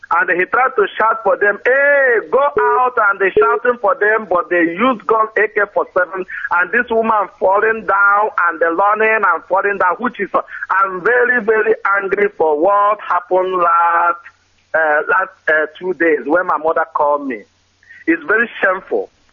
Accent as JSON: {"language": "English", "town": "Inkerifi", "region": "Kano", "country": "Nigeria", "said": "I come from Inkerifi, in Kano local government."}